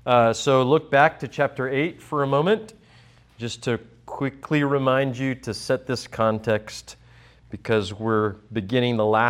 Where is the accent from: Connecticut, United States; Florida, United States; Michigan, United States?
Florida, United States; I am from Florida, so I run. I get cold a lot